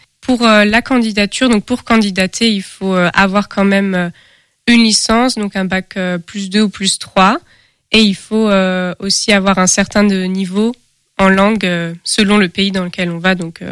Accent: Brittany, France; now in Angers, France; je suis originaire de Bretagne et actuellement je suis en études à l'Université d'Angers.

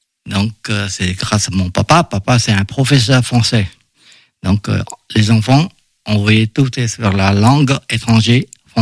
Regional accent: Phnom Penh, Cambodia; Je suis né au Cambodge, je suis d'origine chinoise.

